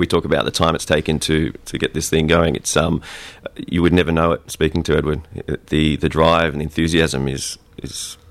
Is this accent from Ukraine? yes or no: no; Australia; moved away; also born or lived in France / England; I am Australian, but I ventured over to France and England back in the late 90s.